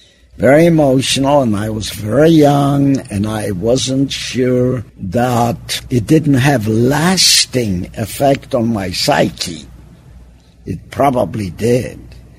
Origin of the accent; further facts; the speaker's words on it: Poland; the Germans wanted to get rid of the Polish-speaking population of my hometown